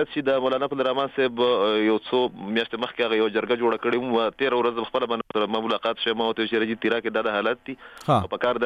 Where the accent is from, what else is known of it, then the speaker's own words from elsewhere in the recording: Khyber Pakhtunkhwa, Pakistan; موږ د خیبر ایجنسی یو